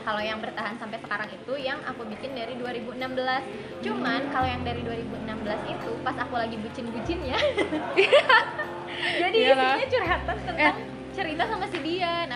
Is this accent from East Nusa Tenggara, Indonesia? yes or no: no; West Java, Indonesia; karena aku dari Sunda ya